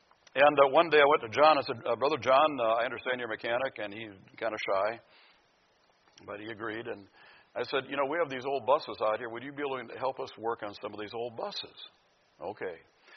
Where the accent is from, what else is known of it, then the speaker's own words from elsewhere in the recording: Pekin, Illinois, United States; also born or lived in Minnesota; I was born in Minnesota. My wife was born in Duluth. But my dad was a pastor, and by the time I was in sixth grade, we had moved to a town called Pekin, Illinois. It's right outside of Peoria.